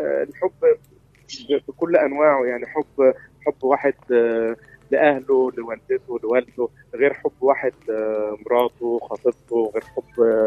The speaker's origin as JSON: {"language": "Arabic", "town": "Cairo", "region": "Cairo Governorate", "country": "Egypt", "said": "أنا من القاهرة"}